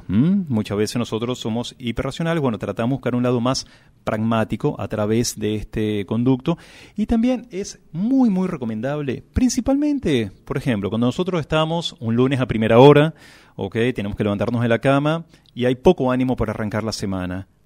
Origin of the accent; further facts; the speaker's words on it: San Javier, Córdoba, Argentina; soy de San Javier